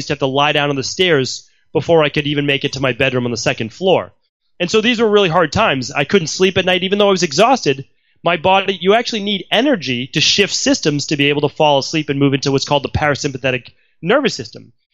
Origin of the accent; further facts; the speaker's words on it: Medford, Massachusetts, United States; I mean, the truth is I grew up in Medford, Massachusetts.